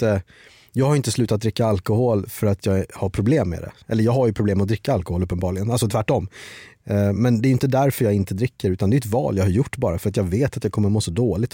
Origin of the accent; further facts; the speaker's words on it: Bangladesh; jag är ju faktiskt från Bangladesh